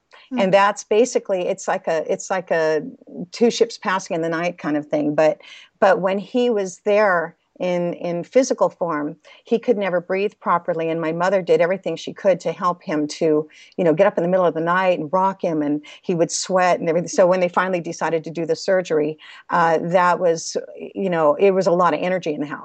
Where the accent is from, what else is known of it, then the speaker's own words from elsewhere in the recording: Los Angeles, California, United States; born there; I was born in Los Angeles, California.